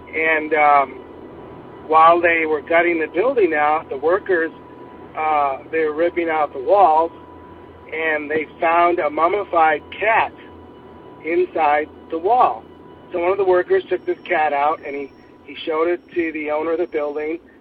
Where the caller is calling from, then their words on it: Phoenix, Arizona, United States; I'm calling from Phoenix, Arizona.